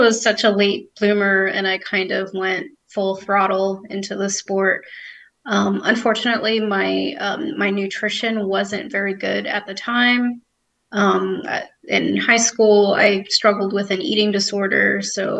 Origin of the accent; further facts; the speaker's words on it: New York, United States; now in Florida, United States; Well, I guess I kind of grew up in New York. I was born in the Bronx, and I lived there